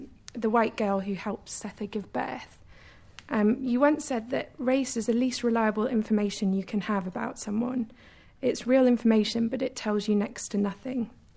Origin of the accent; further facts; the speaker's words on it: Bristol, South West England, United Kingdom; I'm from Bristol, where I'm completing a Master's in Ethnicity.